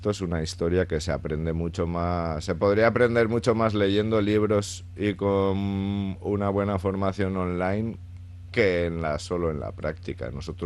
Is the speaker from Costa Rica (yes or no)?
no; Aragon, Spain; now in Basque Country, Spain; yo vengo de Aragón, de haber formado ahí mi empresa y todo